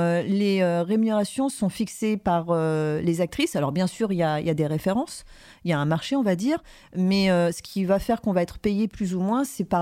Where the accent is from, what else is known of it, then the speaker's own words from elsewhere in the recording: Paris, Île-de-France, France; Mais comme je venais de Paris et comme j'étais une femme indépendante